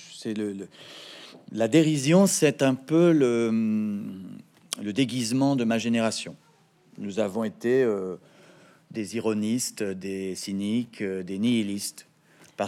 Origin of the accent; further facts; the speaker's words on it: Paris, Île-de-France, France; also born or lived in Neuilly-sur-Seine; Je suis né à Neuilly-sur-Seine et j'ai grandi à Paris.